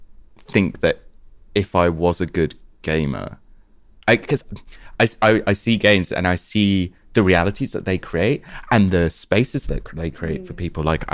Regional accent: London, United Kingdom; growing up in London, the roads didn't look that straight and the houses weren't that big

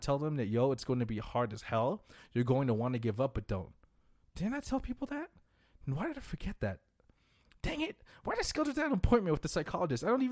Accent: Philippines; You're a dark-skinned Asian. I'm Filipino.

